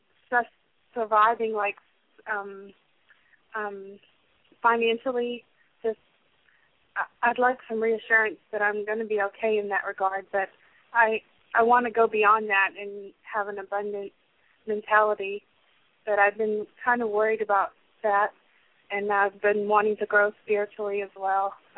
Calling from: San Antonio, Texas, United States; I'm from San Antonio, Texas.

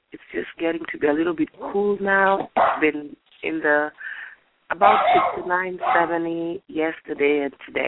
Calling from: New Jersey, United States; I'm calling you from New Jersey.

